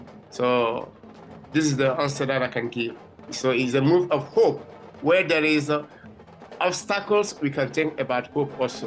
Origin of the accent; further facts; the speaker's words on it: Côte d’Ivoire; English is a second language; I was from Ivory Coast and he was from another country.